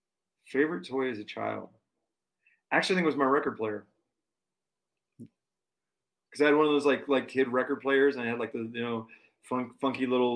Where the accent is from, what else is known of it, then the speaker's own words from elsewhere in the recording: Florida, United States; it's weird because I'm from Florida and the wrestling was huge down in Florida.